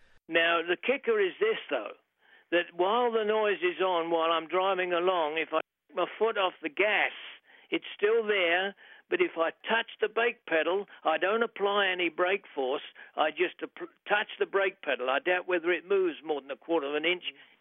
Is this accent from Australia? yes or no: no; England, United Kingdom; now in Emmett, United States; No. I was born and raised in England.